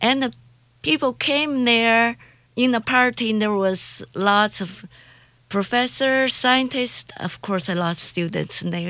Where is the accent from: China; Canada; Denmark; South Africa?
China; English is a second language; moved away as an adult; now in United States; I was born in China. When I growing up, I always told there was no God.